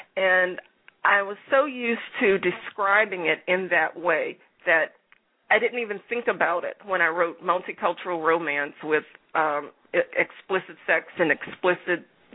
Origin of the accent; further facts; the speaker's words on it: New Orleans, Louisiana, United States; now in Houston, United States; Well, I'm from New Orleans, and New Orleans is a melting pot. I live in Houston.